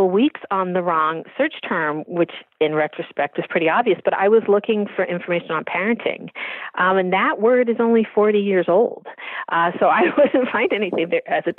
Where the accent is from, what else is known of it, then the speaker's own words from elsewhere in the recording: California, United States; I'd love to. I'm from California. I'm not built for this.